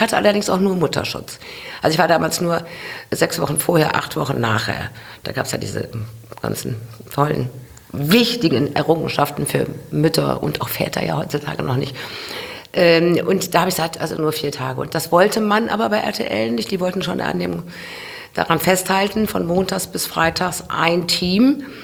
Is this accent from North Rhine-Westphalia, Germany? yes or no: yes; Mönchengladbach, North Rhine-Westphalia, Germany; ich komme aus Mönchengladbach und bin Gladbach-Fan.